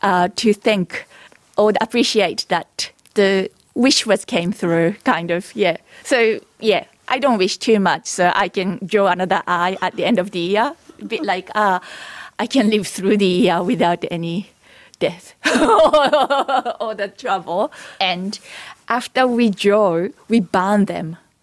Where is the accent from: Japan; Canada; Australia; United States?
Japan; It's something that I never seen in where I grew up in Japan.